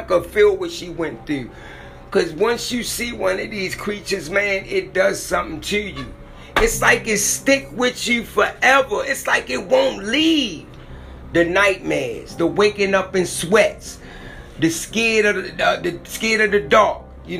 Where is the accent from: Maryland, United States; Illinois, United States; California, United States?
Maryland, United States; it happened in my hometown. It happened in Maryland.